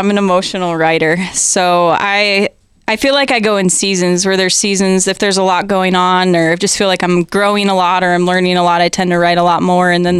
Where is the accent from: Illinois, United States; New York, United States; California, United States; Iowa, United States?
Iowa, United States; Leon; So I come from Leon, so that's down on the Missouri border, about an hour south of Des Moines.